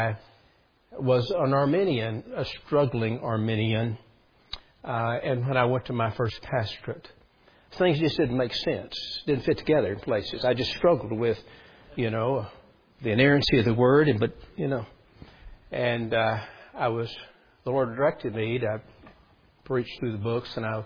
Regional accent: Hideaway, Texas, United States; I do appreciate the pastor mentioning that I was from Hideaway.

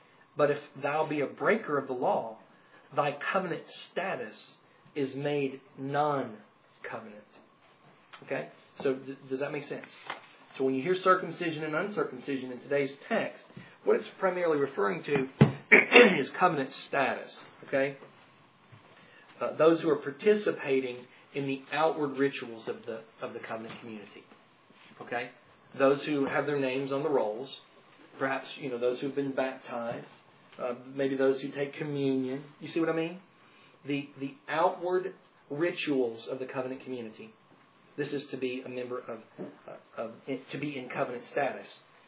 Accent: Tennessee, United States; You see, I'm from Tennessee.

